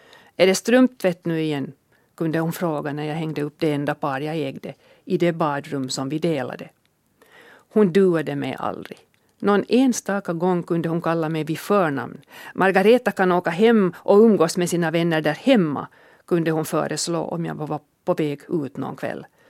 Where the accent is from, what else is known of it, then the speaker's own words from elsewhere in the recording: Kimito, Southwest Finland, Finland; Jag är född på Kimito och började min skolgång i Helgeboda folkskola ute på den västra udden av ön.